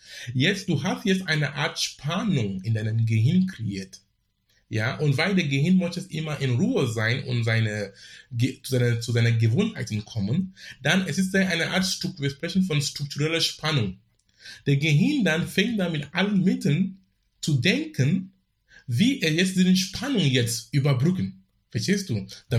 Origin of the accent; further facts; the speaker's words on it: Cameroon; now in Hamburg, Germany; ich sitze in Hamburg. Du kannst genau wo hier sein oder in Afrika sein, wo ich herkomme, in Kamerun.